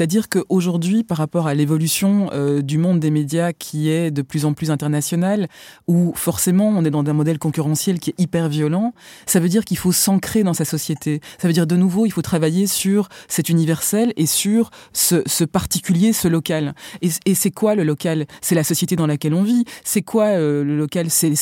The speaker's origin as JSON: {"language": "French", "region": "Flanders", "country": "Belgium", "tie": "born there", "said": "Je suis née en Flandre, en plus."}